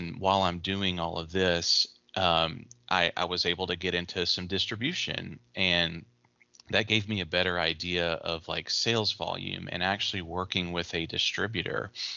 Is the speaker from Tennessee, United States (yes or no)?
yes; Memphis, Tennessee, United States; But not having lived in my hometown, Memphis, for a while from high school, college, and serving in the Army for 10 years, I finally made it back in 2018.